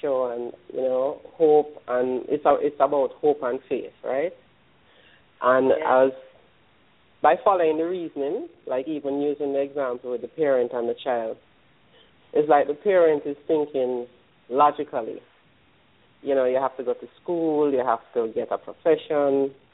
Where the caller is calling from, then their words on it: Jamaica; I'm calling from Jamaica.